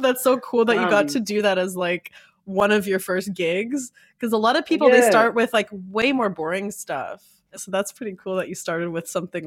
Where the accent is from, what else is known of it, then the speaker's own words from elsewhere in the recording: Canada; I'm Canadian.